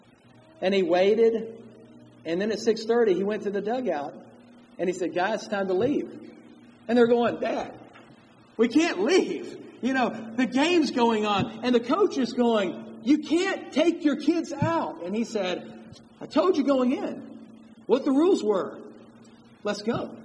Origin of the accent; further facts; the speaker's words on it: Mississippi, United States; Hank Couchman was an elder in the congregation that I grew up down in Mississippi.